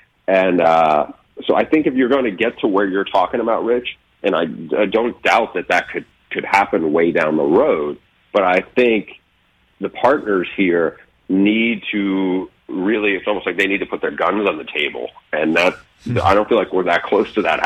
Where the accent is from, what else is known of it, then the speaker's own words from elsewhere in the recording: Northeast, United States; like you and I, we grew up in the Northeast, college basketball, March Madness was a big, big deal back then.